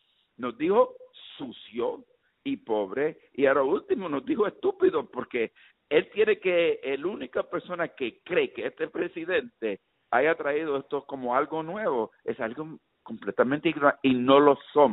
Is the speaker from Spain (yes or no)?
no; Puerto Rico; Este es un presidente, por lo menos como puertorriqueño, no me sorprende. Yo vivo aquí, en mi bella patria, Puerto Rico.